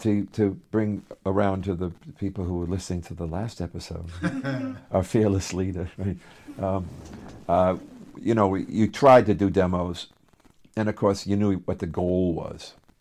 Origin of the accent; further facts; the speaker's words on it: Worcester, Massachusetts, United States; Again, but as I've said many times, we're from Worcester. The guys in New York that really could sign a check or sign you, they're not coming to Worcester.